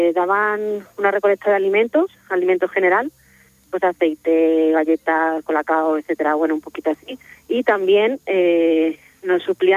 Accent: Parla, Community of Madrid, Spain; De Parla, Madrid.

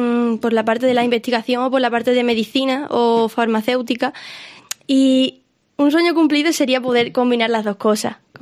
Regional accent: Extremadura, Spain; que me reconozcan como artista extremeña

